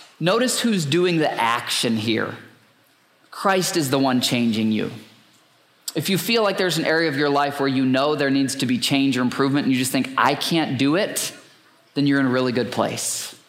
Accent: Michigan, United States; actually, I grew up in Michigan, many of you know, it's probably why I'm such a car freak.

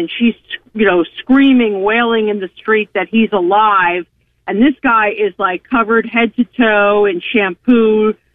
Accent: New Jersey, United States; I grew up in New Jersey as a little girl watching that building go up.

